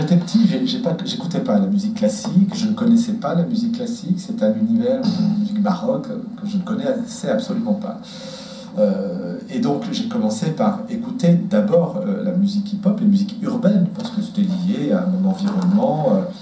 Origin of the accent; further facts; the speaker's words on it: Lyon, Auvergne-Rhône-Alpes, France; born there; moi je suis né en France, à Lyon, mes parents viennent d'Afrique du Nord